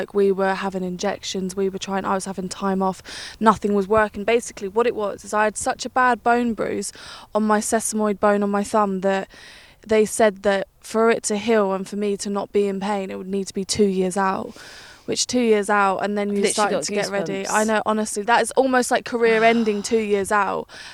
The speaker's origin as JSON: {"language": "English", "region": "England", "country": "United Kingdom", "said": "my mum was from Cork. So even though I have Irish in my family, you know, I was from England"}